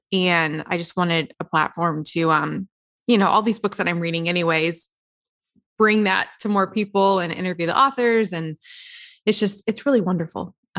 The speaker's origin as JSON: {"language": "English", "region": "the South", "country": "United States", "tie": "born or raised there", "lives_now": "Los Angeles, United States", "said": "Yeah, I was raised in the South, moved to LA."}